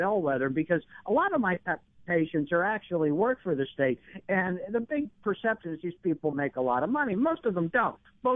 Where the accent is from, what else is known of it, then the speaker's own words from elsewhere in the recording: Pennsylvania, United States; You know, I'm not from Pennsylvania. I grew up in rural, or I'm not from Connecticut. I grew up in rural Pennsylvania.